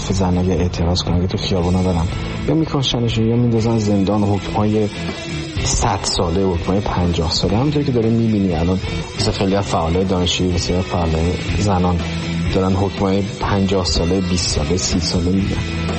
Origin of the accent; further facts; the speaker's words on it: Iran; moved away; من صبرم نامحدود نیست و از موقعیتی که در اختیار داشتم برای مهاجرت استفاده کردم و از ایران اومدم بیرون.